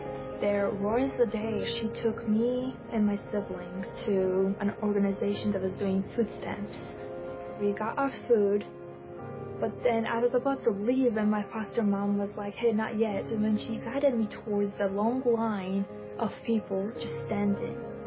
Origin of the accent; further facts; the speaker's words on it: Latvia; and I'm from Latvia.